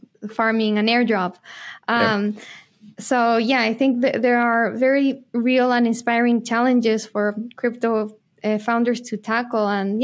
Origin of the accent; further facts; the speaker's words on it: Chile; moved away; also born or lived in Argentina; Like I'm originally from Chile. I lived many years in Argentina.